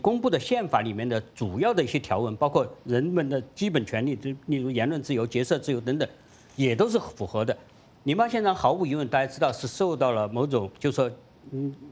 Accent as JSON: {"language": "Chinese", "country": "China"}